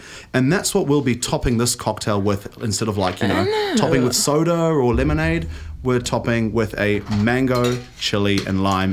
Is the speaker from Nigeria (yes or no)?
no; Johannesburg, Gauteng, South Africa; And I had that growing up in Johannesburg as well.